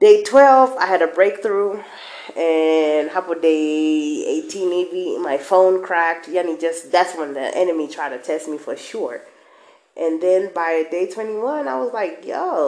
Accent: Kenya; I am your Kenyan plug, and I talk all things that go through my head.

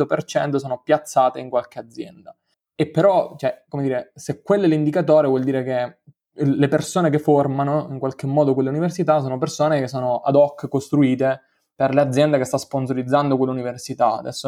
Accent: Sicily, Italy; Io sono nato in Sicilia, in un paesino inculato al mondo, in cui c'era un unico liceo che potevo scegliere

